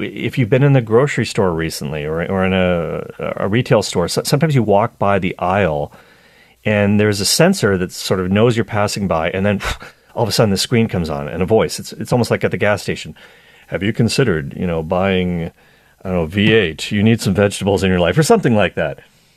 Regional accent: Canada; being a Canadian

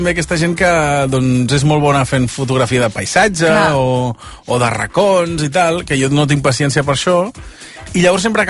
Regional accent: Vilanova i la Geltrú, Catalonia, Spain; Que jo sóc de Vilanova i la Geltrú.

